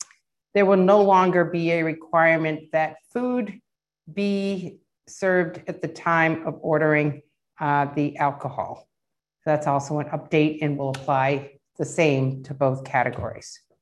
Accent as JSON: {"language": "English", "town": "Worcester", "region": "Massachusetts", "country": "United States", "tie": "born or raised there", "said": "That includes, you know, Fenway Park, Gillette Stadium, TD Garden, and yes, Polar Park in my hometown area of Worcester."}